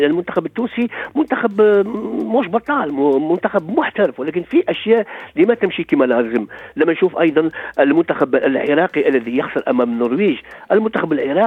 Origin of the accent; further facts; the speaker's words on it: Algeria; أنا شخصيا كجزائري ما كنت ننتظر هذه النتيجة